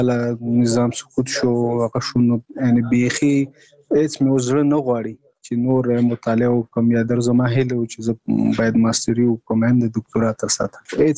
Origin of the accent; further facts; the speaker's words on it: Nangarhar, Afghanistan; now in Kabul, Afghanistan; زموږ کور په ننګرهار کې دی، زه په کابل کې دلته،